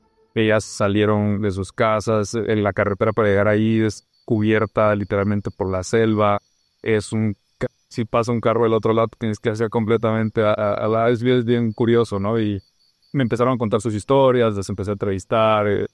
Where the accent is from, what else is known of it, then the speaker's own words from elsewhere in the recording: Guatemala; moved away as an adult; also born or lived in Mexico City; soy guatemalteco. Yo, cuando tenía 21 años, me fui a la Ciudad de México porque estudié ópera, canto clásica. Y nada, por la música, viví 8 años